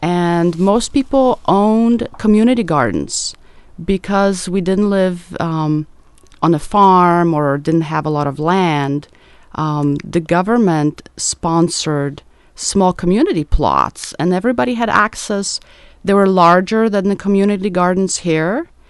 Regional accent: Tarnobrzeg, Subcarpathian Voivodeship, Poland; English is a second language; I grew up in Poland, and it was a little bit different because I was born in 73, and in a small town called Tarnobrzeg

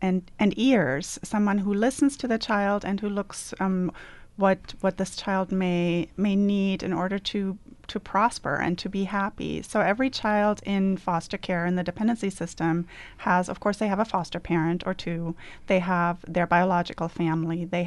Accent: Germany; now in Oregon, United States; I'm not originally from Oregon or even the United States, although I recently became a citizen. And so I came here from Germany in a roundabout way

